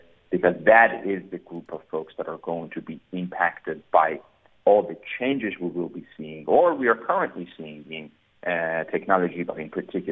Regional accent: Pittsburgh, Pennsylvania, United States; In fact, I grew up in Pittsburgh in an immigrant family from the Middle East, from Iran.

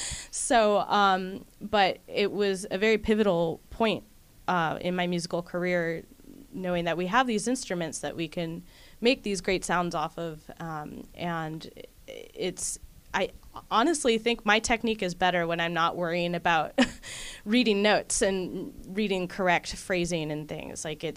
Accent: Livermore, California, United States; I come from the San Francisco Bay Area, a town called Livermore. I started playing cello when I was 6 years old.

